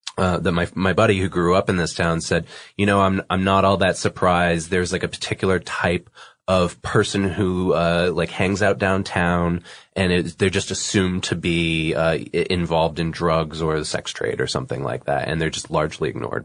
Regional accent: Boston, Massachusetts, United States; I chose to look deeper into this one because I'm from the Boston area, and New Bedford's pretty close to Boston, Massachusetts

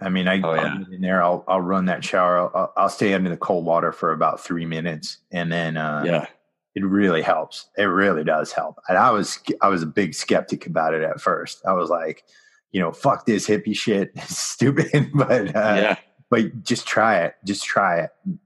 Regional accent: East Coast, United States; Like always helped me to feel better. And, you know, I remember, cause I grew up on the East Coast, and, you know, during the winter time, nobody does cardio over there.

